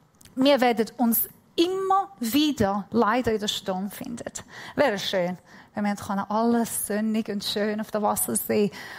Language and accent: German; Iran; German is a second language; Und ich bin Iranerin.